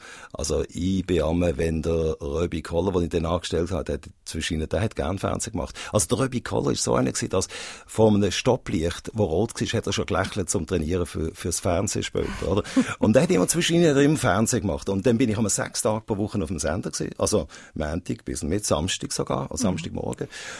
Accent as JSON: {"language": "German", "town": "Basel", "region": "Basel-Stadt", "country": "Switzerland", "tie": "born or raised there", "said": "Also ich bin in Basel aufgewachsen."}